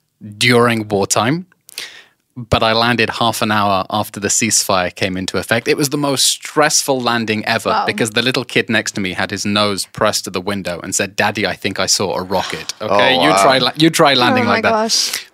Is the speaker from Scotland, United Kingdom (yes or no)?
no; London, United Kingdom; moved away as an adult; I grew up in London